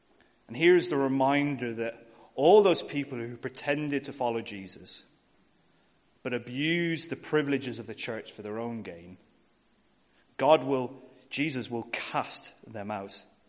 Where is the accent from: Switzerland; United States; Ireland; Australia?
Ireland; As mentioned, I'm from Ireland. I come from Roman Catholic stock.